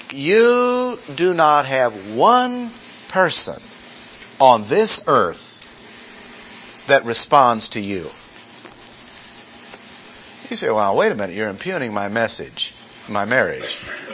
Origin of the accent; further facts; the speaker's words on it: Missouri, United States; Wow, not only Missouri, you're from my town.